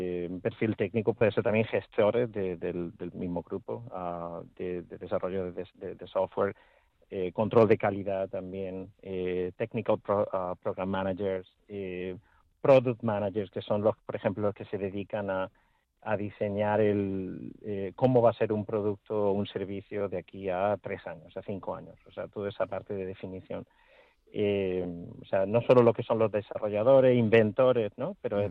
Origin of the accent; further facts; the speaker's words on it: Spain; also born or lived in United States; yo lo hablo como español, ¿no? Aunque he estado tantísimos años en Estados Unidos